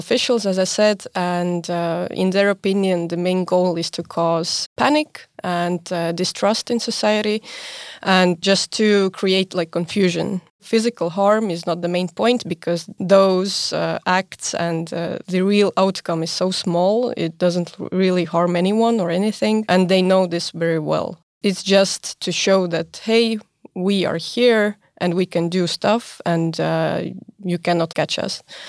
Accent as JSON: {"language": "English", "country": "Estonia", "said": "since I'm from Estonia, maybe I'll start with an Estonian example"}